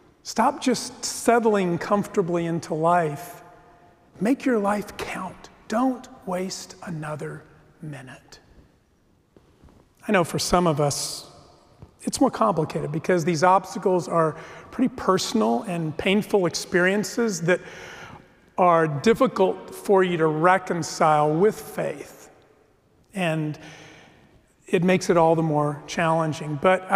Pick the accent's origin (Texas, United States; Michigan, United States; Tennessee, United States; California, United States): Texas, United States; El Paso; I grew up in El Paso in the desert